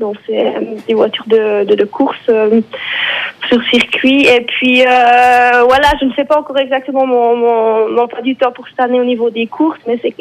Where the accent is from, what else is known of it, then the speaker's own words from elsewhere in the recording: Bern, Switzerland; accent: prévôtois; Accent prévôtois, naturellement. Celui-là, on ne peut pas le remplacer.